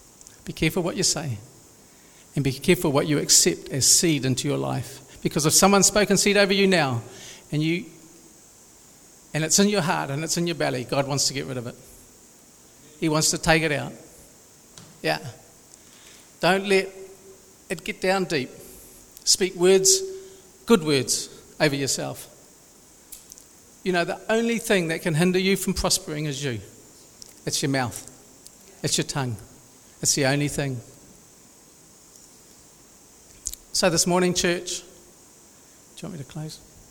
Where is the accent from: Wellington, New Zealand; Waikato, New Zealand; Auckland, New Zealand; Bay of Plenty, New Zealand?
Bay of Plenty, New Zealand; Rotorua; I'm from Rotorua, and in Rotorua, we have a lot of lakes.